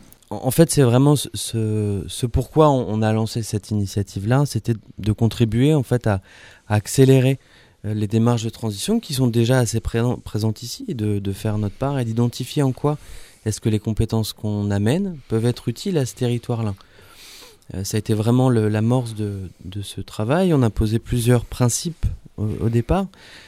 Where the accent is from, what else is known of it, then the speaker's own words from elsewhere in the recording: Lille, Hauts-de-France, France; Alors moi, je suis originaire de Lille, donc je suis arrivé il y a un an et demi